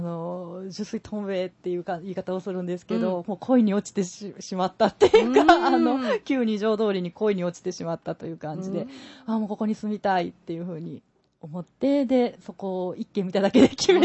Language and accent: Japanese; Okayama, Japan; 何の縁もなくって、私岡山出身だし